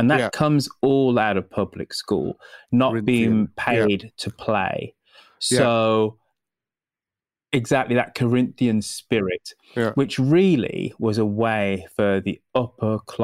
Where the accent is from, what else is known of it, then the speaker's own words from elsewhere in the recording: United Kingdom; Listen, as a Brit who's very much into American football, I can't say that's really good.